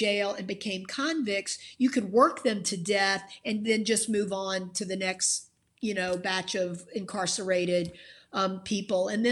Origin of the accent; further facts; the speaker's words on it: the South, United States; it was very difficult for me to believe growing up in the South that we did not outlaw legal discrimination against African-Americans until 1965